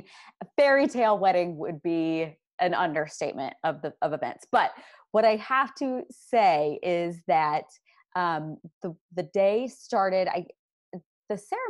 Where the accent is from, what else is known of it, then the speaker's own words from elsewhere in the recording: Washington, Missouri, United States; where I grew up in Washington, Missouri